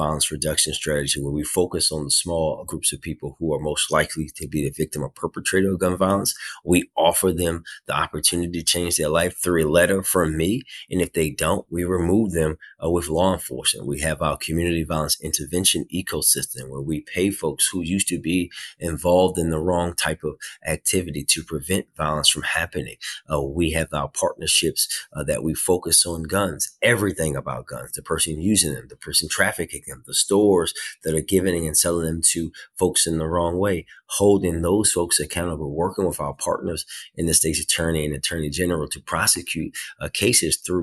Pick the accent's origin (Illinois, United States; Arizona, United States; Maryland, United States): Maryland, United States; Baltimore; So my family, I'm a first-generation Baltimorean. My dad's family is from rural North Carolina, where my grandparents ran a pig farm, literally until they died.